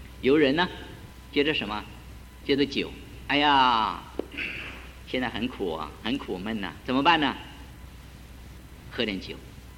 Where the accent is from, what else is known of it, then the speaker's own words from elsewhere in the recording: China; now in United States; 所以我们中国人有一句话说